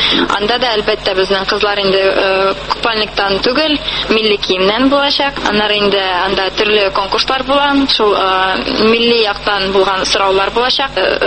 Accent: Nizhnekamsk, Tatarstan, Russia; now in Ulyanovsk Oblast, Russia; Үзем мин Татарстаннан, Түбән Кама шәһәреннән, шунда туып үстем. Монда инде 4 ел элек килдем, укырга.

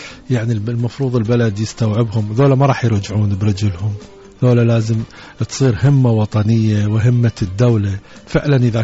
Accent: Iraq; moved away; أنا خرجت من العراق من أجل حريتي

